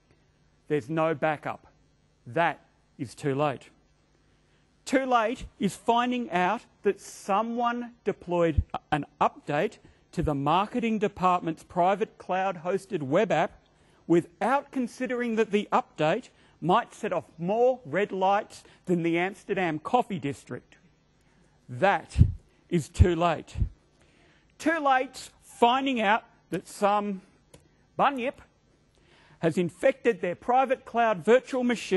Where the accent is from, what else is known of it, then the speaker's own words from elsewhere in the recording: Australia; I'm from Australia.